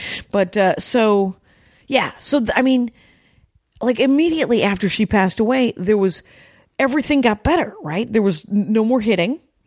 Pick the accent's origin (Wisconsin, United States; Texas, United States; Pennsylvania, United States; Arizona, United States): Wisconsin, United States; Milwaukee; The joke there, of course, we're from Milwaukee, very proud.